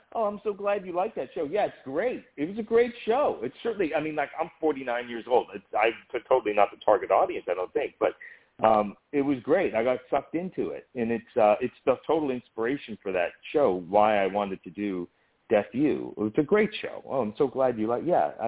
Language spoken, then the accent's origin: English; Boston, Massachusetts, United States; And I grew up in Boston watching TV my whole life